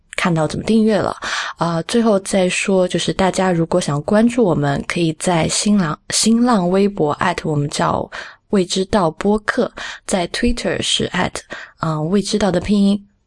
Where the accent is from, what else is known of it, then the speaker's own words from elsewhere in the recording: Sichuan, China; 只有我在四川基本上也是吃凉皮长大的